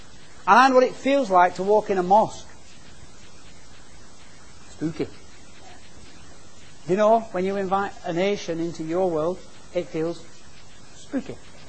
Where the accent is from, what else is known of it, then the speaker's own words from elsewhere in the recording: Oswaldtwistle, North West England, United Kingdom; If it's free, I'll have two. Because I'm from Oswaldwistle.